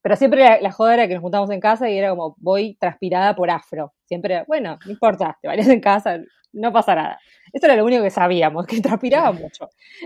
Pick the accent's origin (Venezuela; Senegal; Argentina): Argentina; La Plata, Buenos Aires Province; soy de La Plata, como bien dijimos